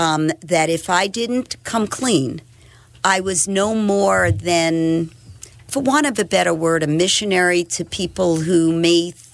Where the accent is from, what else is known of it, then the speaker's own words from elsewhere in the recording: Brooklyn, New York, United States; I grew up in Brooklyn, New York, in a very loving family. Both my parents went to college.